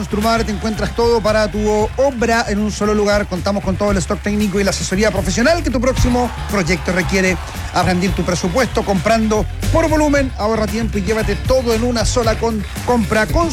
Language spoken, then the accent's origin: Spanish; Paine, Santiago Metropolitan Region, Chile; Se hizo una consulta en mi hermosa tierra.